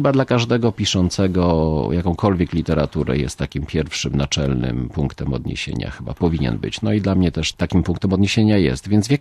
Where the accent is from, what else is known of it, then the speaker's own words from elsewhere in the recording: Gliwice, Silesian Voivodeship, Poland; co jest chyba zrozumiałe, bo jestem gliwiczaninem